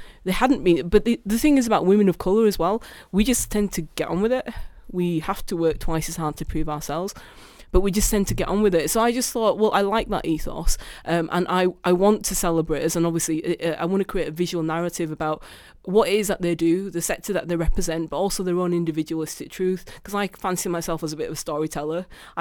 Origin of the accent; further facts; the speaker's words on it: Bradford, Yorkshire and the Humber, United Kingdom; because obviously I'm from Bradford. I'm very proud of being from Bradford.